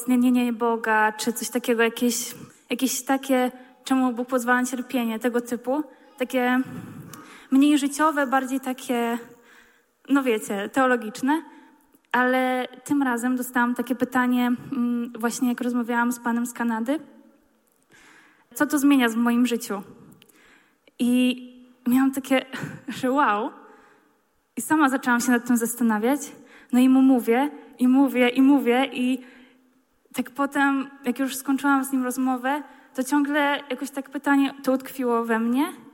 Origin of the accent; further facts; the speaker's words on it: Wrocław, Lower Silesian Voivodeship, Poland; jestem z Wrocławia.